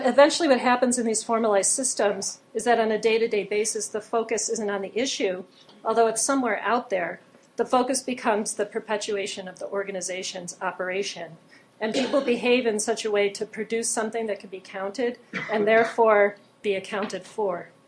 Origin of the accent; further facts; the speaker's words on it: Ithaca, New York, United States; I come from Ithaca, which is a pretty progressive place, and we have a very large localized food movement.